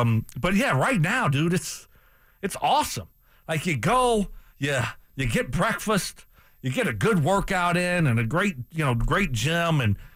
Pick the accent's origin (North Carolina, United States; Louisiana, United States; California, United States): Louisiana, United States; So I thought, because I came from Louisiana Lavi, we had nothing, right? Nothing.